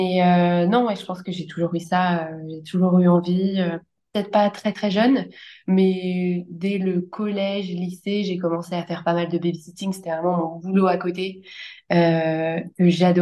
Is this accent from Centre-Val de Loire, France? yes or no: no; Paris, Île-de-France, France; Je suis née, j'ai grandi à Paris avec mes deux parents, en fille unique.